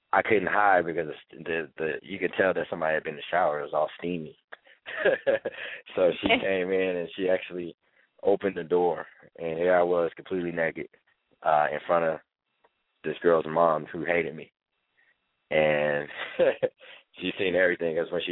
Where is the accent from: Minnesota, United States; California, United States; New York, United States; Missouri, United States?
Missouri, United States; Kansas City; Everybody calls me … the only hat I wear. I'm from Kansas City.